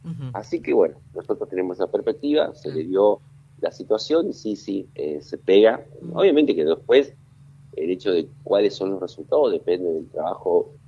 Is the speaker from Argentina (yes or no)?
yes; Argentina; Forma parte, ¿no?, de lo que somos los argentinos.